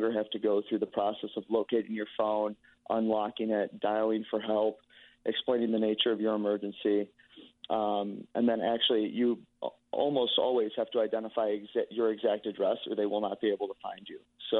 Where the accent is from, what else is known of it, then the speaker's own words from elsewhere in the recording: Geneva, Illinois, United States; So I grew up in Geneva, a suburb of Chicago, kind of an hour west. Went to school at NIU